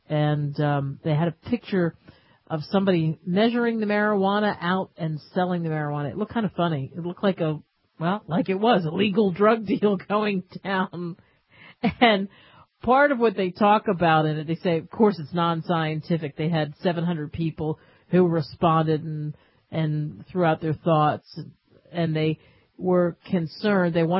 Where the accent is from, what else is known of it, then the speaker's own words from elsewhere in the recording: Philadelphia, Pennsylvania, United States; So we move from Boulder to Philadelphia, my hometown. The Philadelphia Inquirer, this paper that I grew up with, somehow it is surviving.